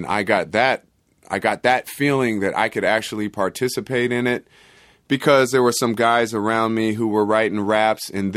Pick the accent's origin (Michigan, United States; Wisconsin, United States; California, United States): California, United States; Oakland; From a very early age. I was growing up in Oakland.